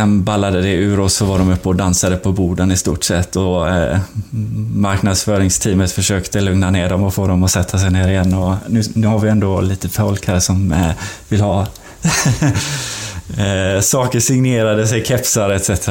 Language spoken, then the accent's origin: Swedish; Sweden; komma in som svensk på Red Bull där